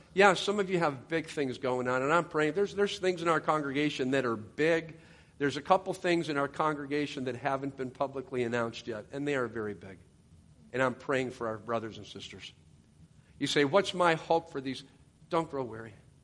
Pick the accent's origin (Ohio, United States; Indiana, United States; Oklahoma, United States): Ohio, United States; because I grew up in Ohio. I went to Ohio State first.